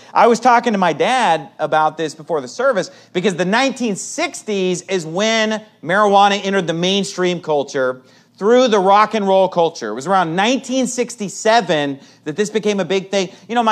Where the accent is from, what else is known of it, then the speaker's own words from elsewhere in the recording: Sacramento, California, United States; I always enjoy preaching in Sacramento, California, my hometown.